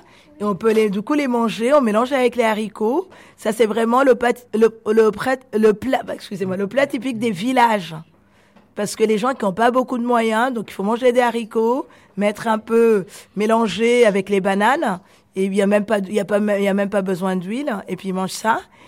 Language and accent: French; Burundi; Moi je suis d'origine, je viens d'un pays qui s'appelle le Burundi et mon prénom est plus français. Mais mon nom est plus du coup du Burundi.